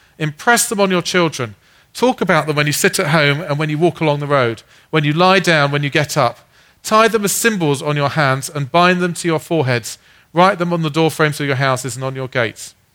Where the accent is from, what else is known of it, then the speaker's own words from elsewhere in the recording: United Kingdom; now in United States; This is something I've noticed as a Brit coming to America.